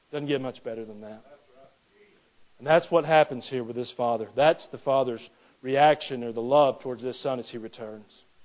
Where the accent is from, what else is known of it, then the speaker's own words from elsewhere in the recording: Georgia, United States; also born or lived in Virginia; We're from Georgia, and we lived in Virginia for a while, and we would travel home to Georgia as much as possible.